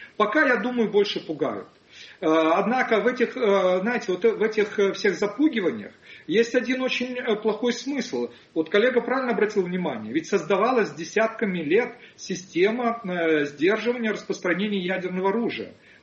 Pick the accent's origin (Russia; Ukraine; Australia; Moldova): Ukraine; Kharkiv, Kharkiv Oblast; я выходец из Харькова, прожил там больше 20 лет